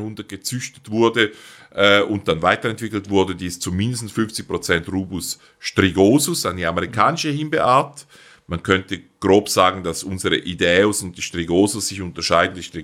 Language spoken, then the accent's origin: German; Switzerland; so gut man sie als Schweizer versteht, wir sind ja auch nicht in der EU